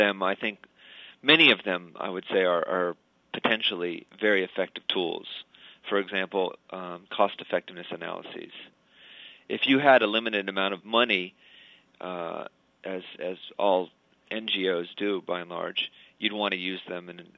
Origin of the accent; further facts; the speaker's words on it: Florida, United States; I grew up in Florida.